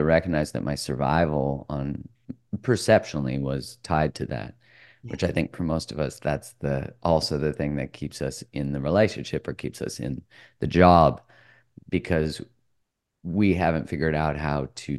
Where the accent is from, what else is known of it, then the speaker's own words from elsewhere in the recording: Canada; I'm Canadian.